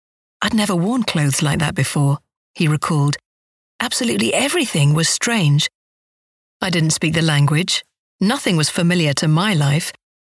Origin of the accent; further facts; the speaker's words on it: London, United Kingdom; accent: South London; I grew up in South London. I have a South London attitude, I'm a bit loose with my tongue and language.